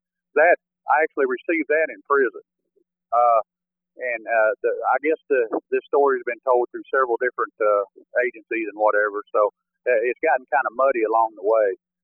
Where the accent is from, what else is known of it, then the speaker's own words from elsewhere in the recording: Texas, United States; especially the house that I grew up in West Texas.